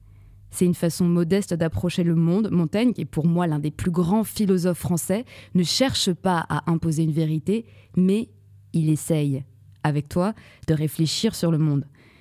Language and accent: French; Melun, Île-de-France, France; Je suis la troisième d'une fratrie de quatre. J'ai grandi à Melun, vers la forêt de Fontainebleau.